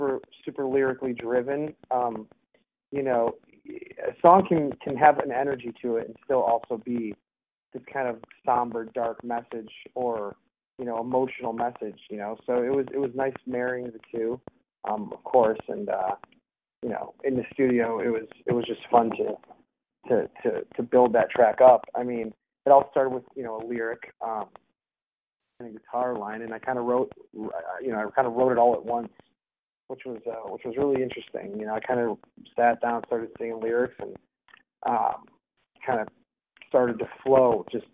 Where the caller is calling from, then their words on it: Los Angeles, California, United States; I'm calling from Los Angeles.